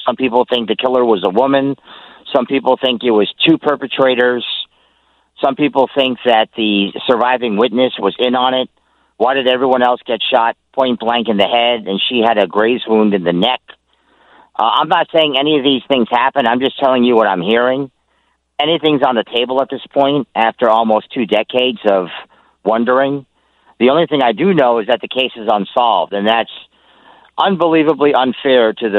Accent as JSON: {"language": "English", "town": "Manhattan", "region": "New York", "country": "United States", "said": "No, I'm from Manhattan, but I've made 35 true crime documentaries that are on Amazon Prime."}